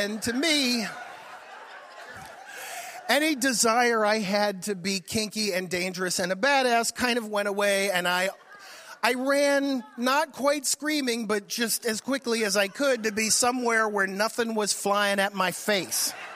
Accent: Maryland, United States; And I know that sounds like a snob because I grew up in Howard County

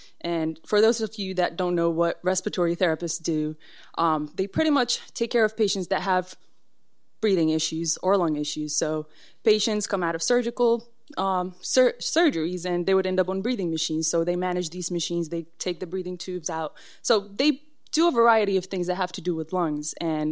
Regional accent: Saudi Arabia; English is a second language; I was born and raised in Saudi Arabia. I did not speak a word in English.

